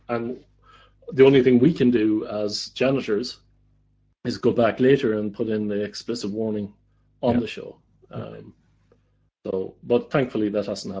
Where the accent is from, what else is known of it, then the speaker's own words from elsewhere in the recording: Ireland; now in Netherlands; No, that's correct. I am Irish. But I'm also Dutch now.